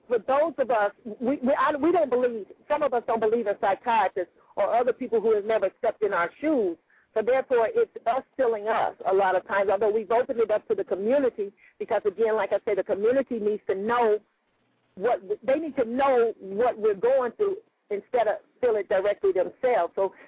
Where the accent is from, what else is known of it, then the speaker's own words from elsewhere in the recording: Compton, California, United States; The reason it's based in Compton, well, I was born and raised in Compton … I am, and also yes, indeed, the CPT.